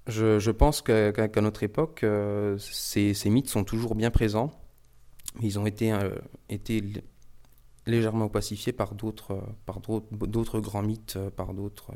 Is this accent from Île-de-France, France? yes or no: no; Vaux-sous-Aubigny, Grand Est, France; born there; je suis né à Vaux-sous-Aubigny, j'habite en Côte d'Or et j'ai toujours un atelier dans lequel je travaille à Vaux-sous-Aubigny, donc en Haute-Marne.